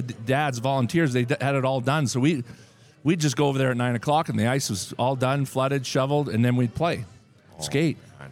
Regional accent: Calgary, Alberta, Canada; I grew up in Acadia.

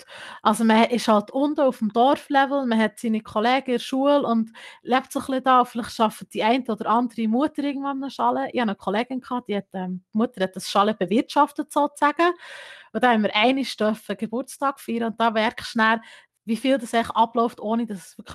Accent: Gstaad, Bern, Switzerland; ich bin gebürtige Gstaaderin, muss man hier kurz sagen. Ich habe 18 Jahre lang dort gelebt und bin dann für das Studium eigentlich nach Bern umgezügelt.

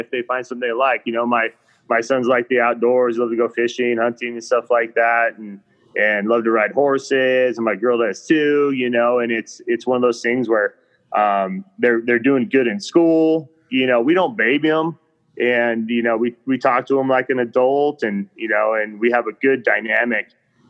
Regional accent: Reno, Nevada, United States; You know, I grew up in Reno, Nevada, kind of in the mountains.

